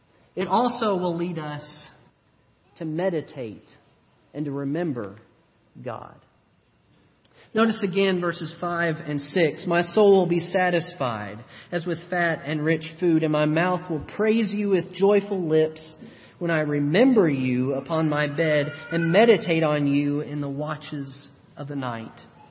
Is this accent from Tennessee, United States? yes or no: yes; Nashville, Tennessee, United States; the congregation that I grew up in Nashville